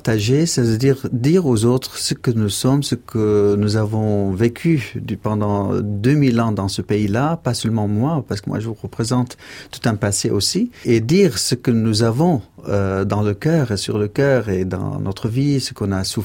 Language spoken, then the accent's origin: French; Sanat, Dohuk, Iraq; also born or lived in Mosul; Je suis né à Mossoul, à Ninive, l'ancienne Ninive, pas très loin des remparts de Ninive, 10 minutes de là où je suis né, bien que je suis originaire de Sanat, c'est un petit village adorable dans la montagne où il y a beaucoup de cascades